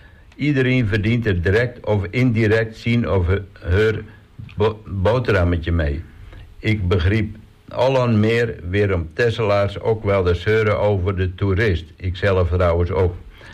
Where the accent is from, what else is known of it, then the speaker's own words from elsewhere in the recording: Leeuwarden, Friesland, Netherlands; born there; Ik ben geboren in Leeuwarden en ik woon nu 5 jaar aan de Kolk.